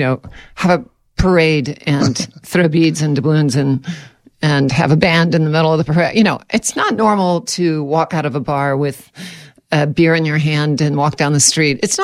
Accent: New Orleans, Louisiana, United States; I'm from New Orleans. I admit it. I confess it. I was born and raised there. And to me, it's the most amazing city in the entire world.

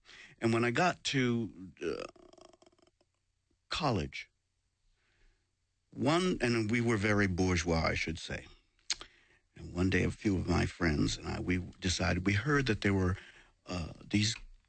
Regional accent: Puerto Rico; born there; also born or lived in Roxbury, Massachusetts; I was born in Puerto Rico, and I lived in Roxbury, Massachusetts, which was predominantly black neighborhood and Puerto Rican West Indian.

